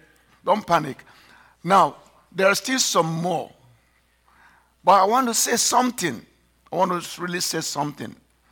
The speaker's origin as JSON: {"language": "English", "country": "Canada", "said": "But and I'm Canadian."}